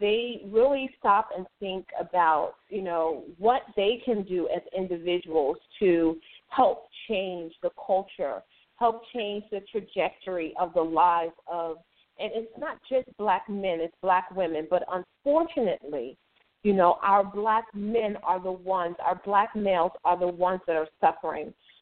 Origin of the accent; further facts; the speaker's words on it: Washington, District of Columbia, United States; I grew up in the District of Columbia, and in my community, it didn't have Caucasian people.